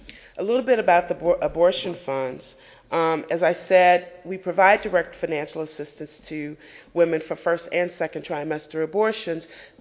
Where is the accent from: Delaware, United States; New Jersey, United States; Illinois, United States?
Illinois, United States; former Representative Henry Hyde from my home state of Illinois